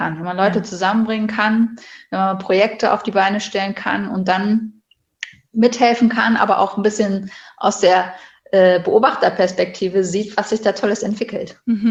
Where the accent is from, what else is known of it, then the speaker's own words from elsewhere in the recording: Bonn, North Rhine-Westphalia, Germany; Ich komme eigentlich aus Bonn. Also ich bin eine Zugereiste. Ah, okay. Ich bin geboren und aufgewachsen in Bonn.